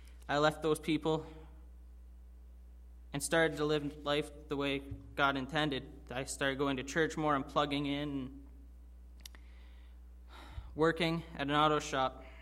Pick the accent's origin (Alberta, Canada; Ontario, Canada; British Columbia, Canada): Ontario, Canada; Brantford; I'm 19 years old, and I grew up in Brantford, Ontario. I grew up in a good Christian home with two loving parents and a twin sister